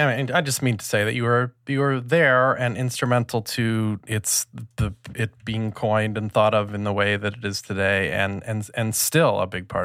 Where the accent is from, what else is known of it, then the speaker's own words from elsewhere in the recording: Midwest, United States; Oh, is that how, you know, see, I'm from the Midwest. I don't live all that far away from the Twin Cities.